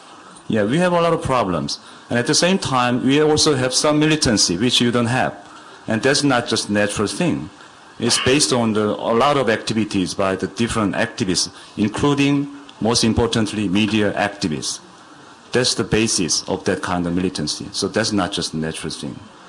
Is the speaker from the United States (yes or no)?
no; South Korea; Yeah, nice to meet you. And I'm from Korea.